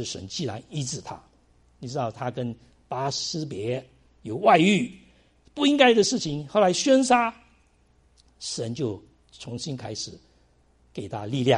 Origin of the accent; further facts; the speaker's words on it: China; now in United States; 我们从大陆来美国也是拿了一个皮箱